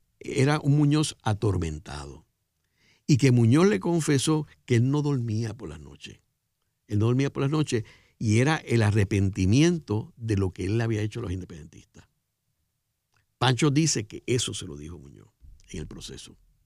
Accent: Santurce, Puerto Rico; yo soy de Santurce, o sea, yo, eso es nada, yo vivía en la Fernández Junco y esto era la Ponce de León.

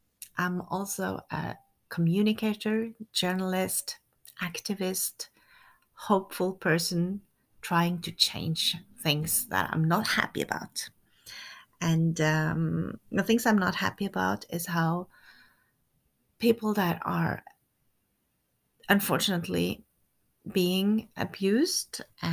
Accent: Norway; first language Norwegian; English is a second language; Because me, myself, I have already been doing that for 45 episodes in Norwegian, my native language. And since I'm also Norwegian-French, half-French too, I'm going to do the same thing in French.

